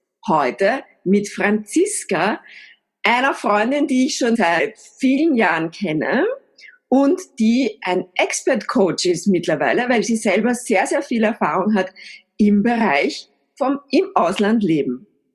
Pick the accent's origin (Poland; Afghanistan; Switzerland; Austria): Austria; Upper Austria; ich bin am Land in Oberösterreich komplett einsprachig aufgewachsen